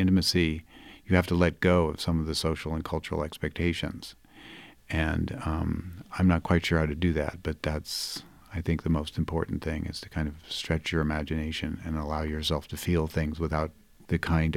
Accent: California, United States; Even though I grew up in the Bay Area, I came from a Catholic family

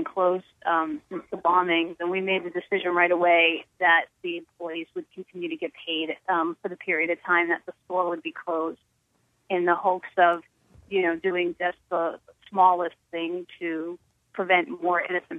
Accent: Boston, Massachusetts, United States; So, you know, I'm a Bostonian. I grew up here. My family's here. We live on Beacon Street on the Marathon route

